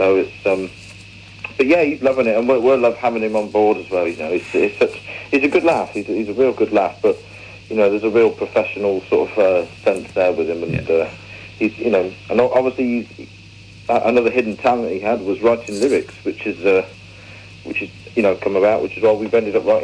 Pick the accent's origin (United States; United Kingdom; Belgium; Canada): United Kingdom; England; But apart from that, I'm predominantly English, you know.